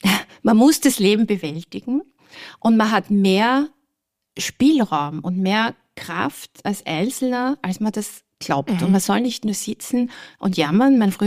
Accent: Vienna, Austria; Und ich bin eine Österreicherin und vor allem eine Wienerin mit Leib und Seele, also gar keine Frage.

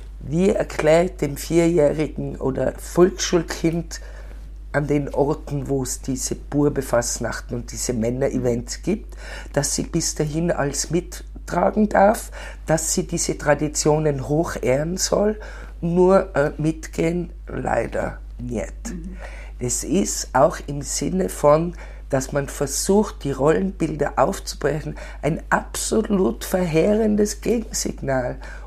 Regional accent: Innsbruck, Tyrol, Austria; Ich fühle mich sehr als Innsbruckerin

